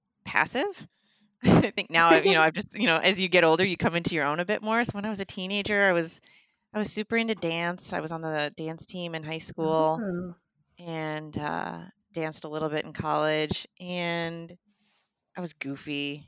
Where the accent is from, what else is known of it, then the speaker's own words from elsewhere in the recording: South Milwaukee, Wisconsin, United States; I did. Born and raised in South Milwaukee. Went to college in Madison. Moved away for a little bit.